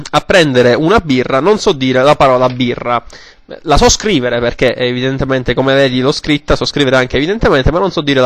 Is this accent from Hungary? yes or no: yes; Hungary; Italian is a second language; Il mio problema è con la lingua italiana, proprio perché sono ungherese.